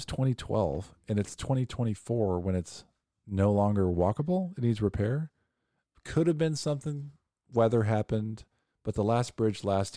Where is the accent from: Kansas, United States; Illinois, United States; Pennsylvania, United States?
Kansas, United States; And so I hate to say that I'm from Kansas.